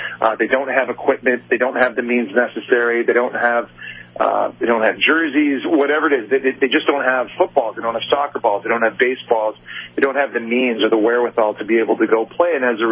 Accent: Ottawa, Ontario, Canada; Well, I'm from Ottawa, Canada, originally.

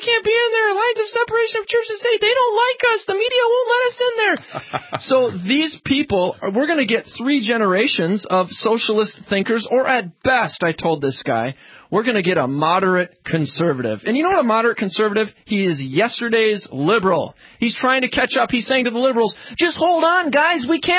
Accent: United States; well, I'm American, I have a social security card, I have a driver's license, that makes me.

